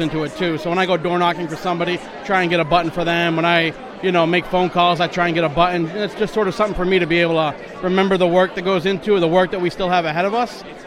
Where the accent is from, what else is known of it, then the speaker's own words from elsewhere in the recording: Lawrence, Massachusetts, United States; I'm from Lawrence, Massachusetts.